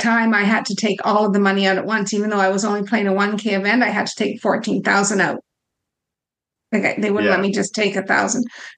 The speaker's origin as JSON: {"language": "English", "country": "Canada", "said": "On my mind, as a Canadian, we can't travel with more than 10,000 across the border."}